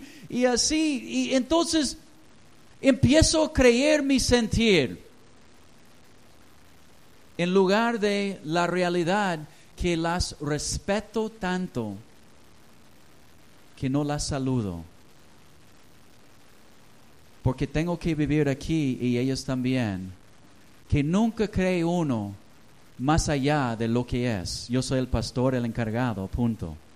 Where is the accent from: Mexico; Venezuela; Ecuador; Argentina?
Mexico; Un peligro muy grande entre nosotros, y más como mexicanos.